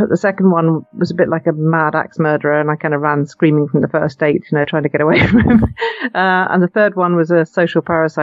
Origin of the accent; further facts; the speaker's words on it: Edinburgh, Scotland, United Kingdom; I'm a Scottish girl from Edinburgh, Scotland, UK. And I grew up in Edinburgh, went to school here